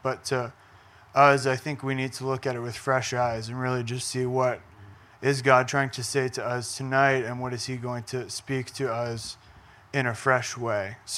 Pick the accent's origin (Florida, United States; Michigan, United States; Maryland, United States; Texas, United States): Maryland, United States; Baltimore; now in Frederick, United States; So I'm originally from Baltimore. … I grew up in the Baltimore church on and off throughout my life